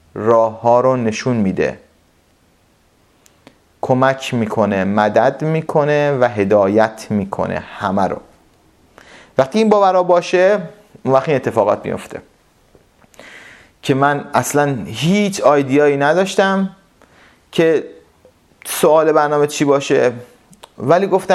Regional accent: Iran; moved away; ما ایرانی هستیم یا میپرسن کجایی هستید، میگیم ایرانی هستیم

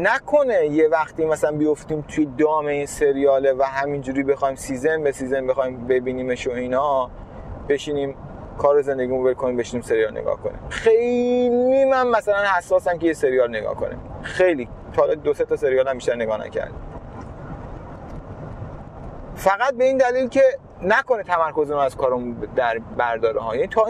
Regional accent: Qom, Iran; moved away as an adult; now in Bandar Abbas, Iran; چون موقعی که از قم مهاجرت کردم به بندر عباس، خب یعنی من 20 سالم بود که رفتم بندر عباس

